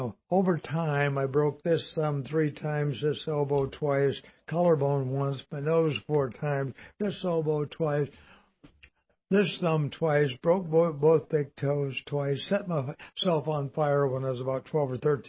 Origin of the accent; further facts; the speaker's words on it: Compton, California, United States; I grew up in Compton, California, which is a terrible place to live today.